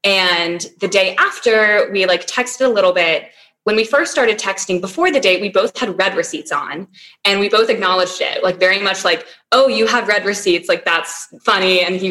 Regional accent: Tennessee, United States; now in California, United States; I'm from Tennessee. Megan and I live together in California.

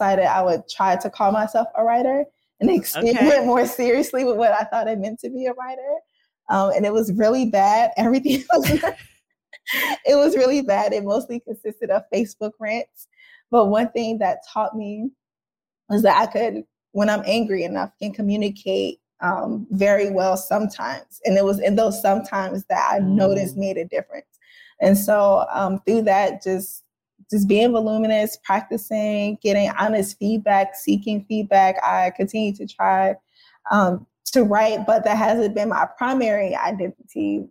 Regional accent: St. Louis, Missouri, United States; I am from St. Louis, Missouri, South Side, near downtown.

